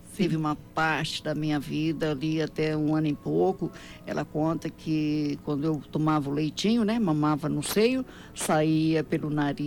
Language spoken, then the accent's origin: Portuguese; Araçatuba, São Paulo, Brazil; also born or lived in Guararapes; eu sou de Guararapes, estado de São Paulo. Fiquei ali até os 7 anos. Depois fui para Araçatuba. Saí de lá com 22 anos. Meus pais... muito católicos